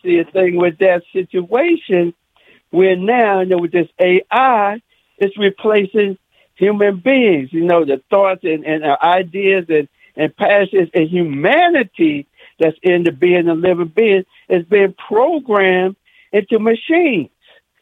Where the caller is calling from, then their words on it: Washington, District of Columbia, United States; in Washington, D.C. here.